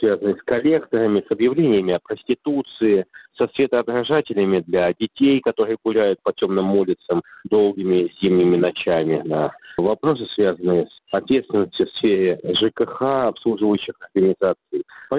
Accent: Saint Petersburg, Russia; я вырос в Петербурге, я родился на Гончарной улице.

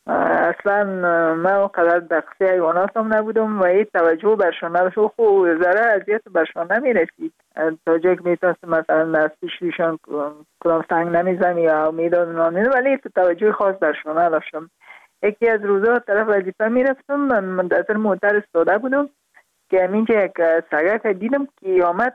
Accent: Parwan, Afghanistan; also born or lived in Kabul; در خود شهر کابل به دنیا آمدیم، من از پروان هستم.

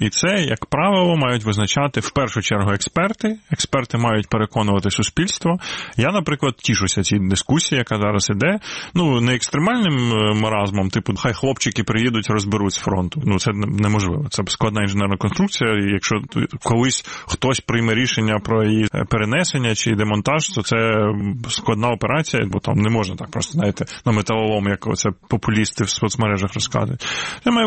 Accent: Kyiv, Ukraine; Я киянин. Да? Я виріс в родині, де теж її ніхто не любив.

